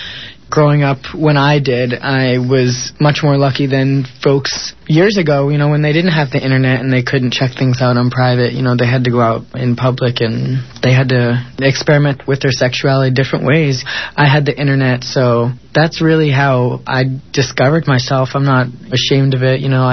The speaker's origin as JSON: {"language": "English", "region": "New Jersey", "country": "United States", "tie": "born or raised there", "said": "You know, I grew up in New Jersey in a very, very small town. I was very conservative. I was raised Catholic."}